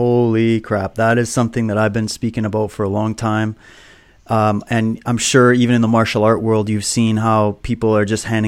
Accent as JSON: {"language": "English", "country": "Canada", "said": "I'm from Canada, right?"}